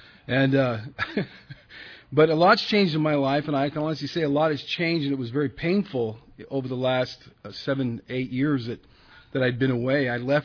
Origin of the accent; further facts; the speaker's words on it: Texas, United States; born there; I was born in Texas, so I'm probably more American than most of you, so. But now I reside in Los Baños